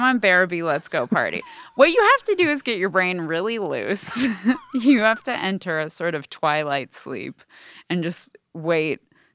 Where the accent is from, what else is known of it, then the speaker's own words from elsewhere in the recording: Portland, Oregon, United States; I grew up in Portland, Oregon